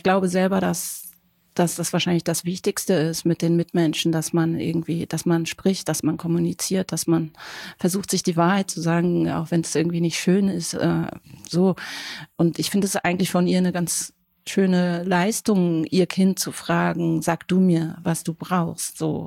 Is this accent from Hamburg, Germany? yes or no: yes; Hamburg, Germany; now in Berlin, Germany; Also ich komme aus Hamburg.